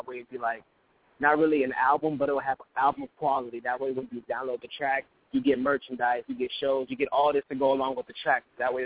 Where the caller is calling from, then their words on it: Burbank, California, United States; I'm calling from Burbank, California.